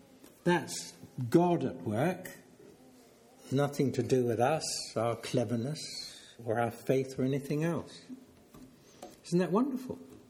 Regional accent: Ramelton, County Donegal, Ireland; Oh, I come from Remelton.

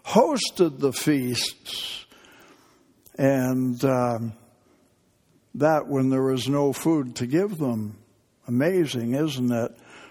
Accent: Canada; Now, I'm a Canadian. I grew up in Canada

